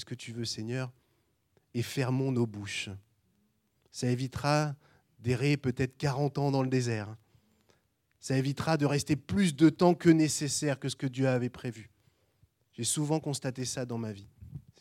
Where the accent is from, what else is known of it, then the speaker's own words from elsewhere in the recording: France; Moi, je parle mal des Français parce que je suis français, hein, donc j'ai le droit.